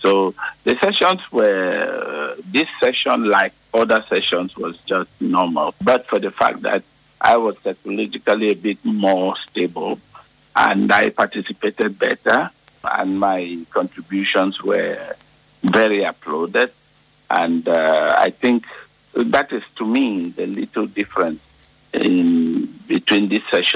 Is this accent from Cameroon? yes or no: yes; Cameroon; because I am from Cameroon, and you know that Cameroon is one of the few countries in the world that is bilingual.